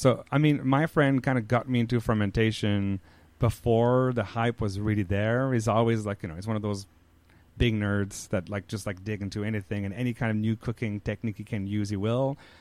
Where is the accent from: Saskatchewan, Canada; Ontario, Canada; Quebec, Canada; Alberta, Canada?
Quebec, Canada; accent: French Canadian; English is a second language; now in United States; if you picked up on the accent, I'm a French Canadian. I'm from Quebec. And we have a pretty big cheese culture there.